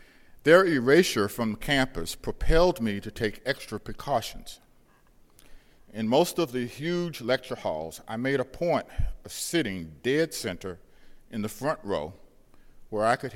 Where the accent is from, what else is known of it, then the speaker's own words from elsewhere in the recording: Charlotte, North Carolina, United States; David Lawrence, then editor of the Charlotte Observer, offered me a job as a night police reporter on my hometown newspaper.